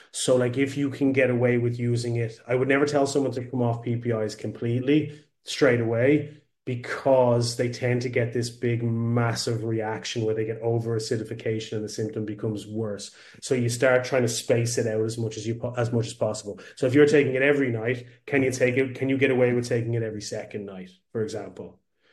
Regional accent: Ireland; Like I'm from Ireland originally, we use a lot of fluoride

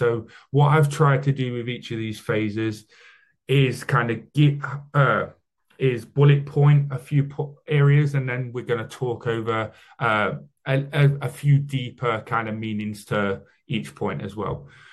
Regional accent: United Kingdom; Being British as well, a lot of you guys are probably thinking, what's this guy saying?

